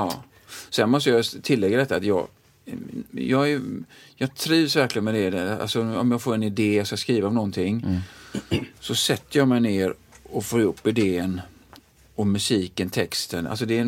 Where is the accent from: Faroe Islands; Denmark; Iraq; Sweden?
Sweden; Jag är svensk.